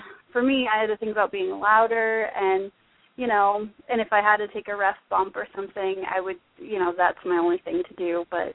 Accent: California, United States; I grew up in Orange County, California.

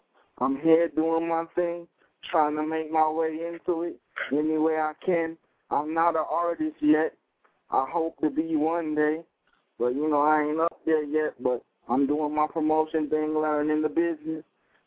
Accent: New Jersey, United States; born there; I love real music because, you know what I'm saying, I was born in New Jersey.

